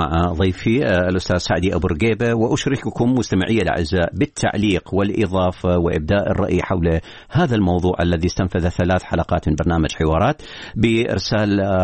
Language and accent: Arabic; Iraq; كعراقي وكمسؤول في التصنيع العسكري